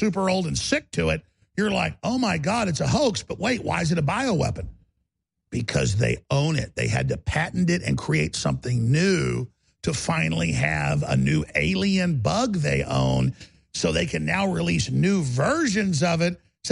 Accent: Dallas, Texas, United States; I grew up in Dallas and all the underground parking garages said, this is your nuclear fallout shelter.

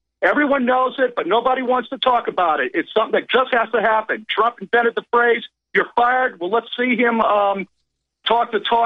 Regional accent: Louisiana, United States; I mean, I grew up in Louisiana.

